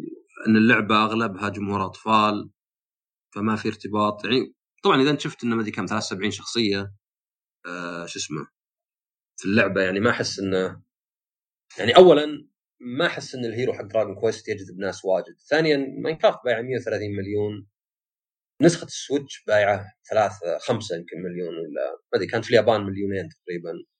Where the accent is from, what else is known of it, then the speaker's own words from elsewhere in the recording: Saudi Arabia; ولا شيء عندنا في السعودية بالذات ولا ذا، بس هذا الفرق.